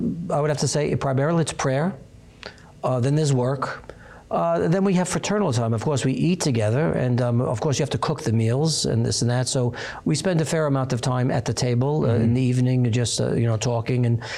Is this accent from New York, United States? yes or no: yes; Brooklyn, New York, United States; When I was young, in the 50s and early 60s, it was not uncommon. I'm from Brooklyn.